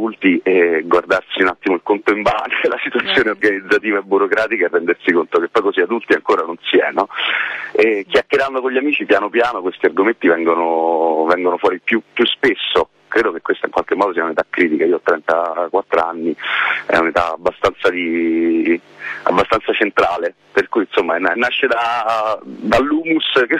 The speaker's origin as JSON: {"language": "Italian", "town": "Rome", "region": "Lazio", "country": "Italy", "tie": "born or raised there", "said": "mamma e papà sono nati e cresciuti a Roma e vengono da genitori romani, insomma, per cui sono abbastanza farcito, sono cresciuto in Borgata, e non si scappa da quella roba là, è proprio una radice forte."}